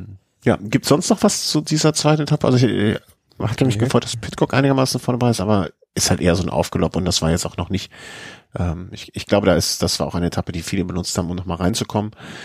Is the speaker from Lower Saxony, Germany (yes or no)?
no; Cologne, North Rhine-Westphalia, Germany; Wir Kölner kennen das.